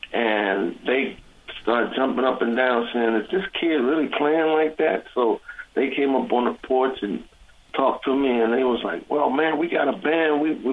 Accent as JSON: {"language": "English", "town": "Washington", "region": "District of Columbia", "country": "United States", "tie": "born or raised there", "said": "and I grew up in Washington, D.C."}